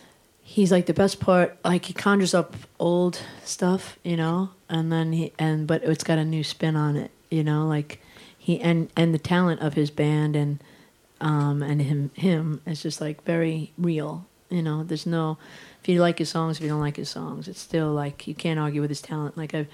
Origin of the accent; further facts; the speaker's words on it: New York, United States; now in Los Angeles, United States; I'm from New York, and then I moved to L.A.